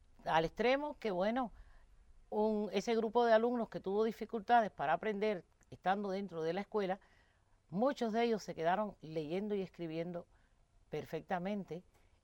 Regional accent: Guanabacoa, Havana, Cuba; born there; Nací en Guanabacoa el 18 de agosto de 1940.

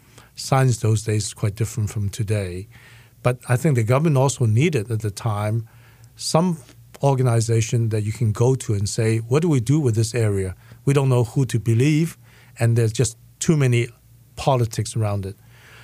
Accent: Hong Kong; moved away as an adult; also born or lived in China; I was born in China, and my family and I fled communist China, went to Hong Kong, and I came here to study when I was 18 on my own.

